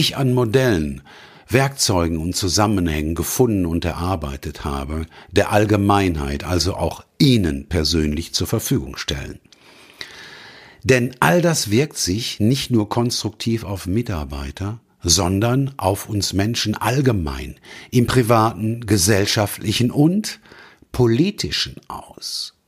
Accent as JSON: {"language": "German", "region": "North Rhine-Westphalia", "country": "Germany", "said": "Ich komme nämlich aus dem Ruhrgebiet."}